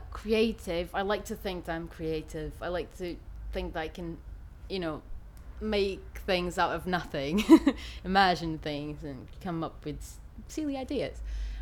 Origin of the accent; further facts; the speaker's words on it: Porto, Norte, Portugal; I'm from Porto. It's a beautiful city, both by the sea and the river. It's a very nostalgic city